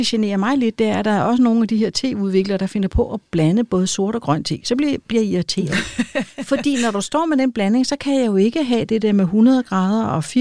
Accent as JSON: {"language": "Danish", "region": "Capital Region of Denmark", "country": "Denmark", "tie": "born or raised there", "said": "jeg er opvokset på Sjælland i Nordsjælland og har studeret i København. Og nu er jeg selvfølgelig også så gammel, så jeg er jo helt tilbage i 70'erne, da jeg studerede."}